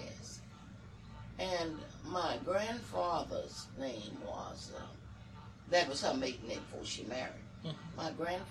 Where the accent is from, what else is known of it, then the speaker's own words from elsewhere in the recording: Yoakum, Texas, United States; born there; Okay, I was born in Yoakum, Texas. And that was also my mother and father's. Mm-hmm. This Yoakum was our birthplaces too.